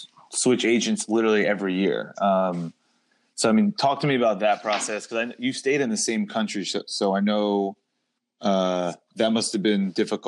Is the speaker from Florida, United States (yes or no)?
no; Long Island, New York, United States; because I grew up in, I grew up in Long Island, pretty close to the city.